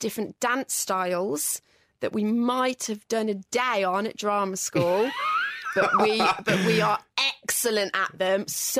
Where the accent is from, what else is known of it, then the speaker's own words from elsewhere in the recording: Birmingham, West Midlands, United Kingdom; So I'm Brummie.